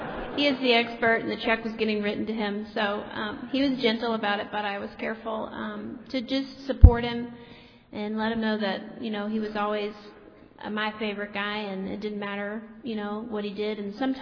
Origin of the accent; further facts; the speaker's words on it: Louisiana, United States; and I'm from Louisiana, Southern girl